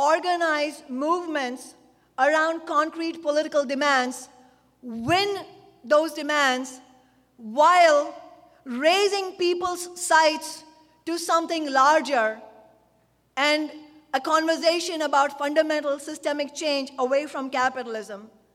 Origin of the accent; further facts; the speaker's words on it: India; now in United States; as an immigrant in the United States. You know, particularly an immigrant from a poor country. I'm from India.